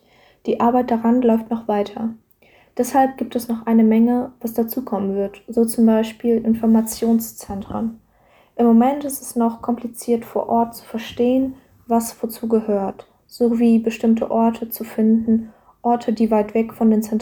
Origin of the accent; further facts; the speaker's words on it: Belarus; Ich komme aus Belarus und die Geschichte des Zweiten Weltkrieges spielt eine sehr große Rolle in unserer Gesellschaft.